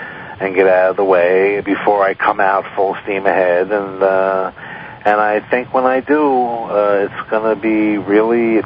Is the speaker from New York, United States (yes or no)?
yes; Albany, New York, United States; I'm from Albany to Manhattan.